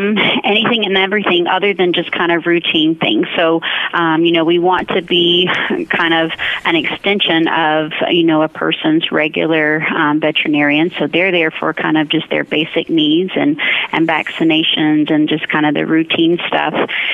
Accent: Alabama, United States; I'm originally a Southerner, so I'm from Alabama.

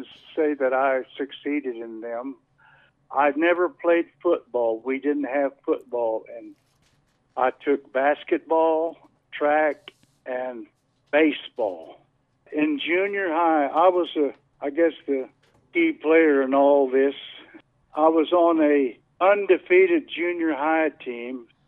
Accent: Fort Cobb, Oklahoma, United States; I grew up at Fort Cobb, Oklahoma.

